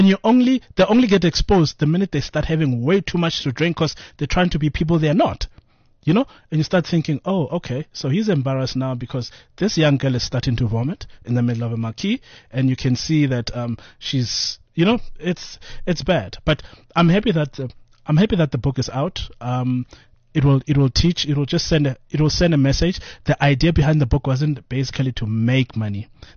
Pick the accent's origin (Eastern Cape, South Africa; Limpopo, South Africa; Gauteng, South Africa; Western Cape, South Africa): Gauteng, South Africa; Atteridgeville; Atridgeville.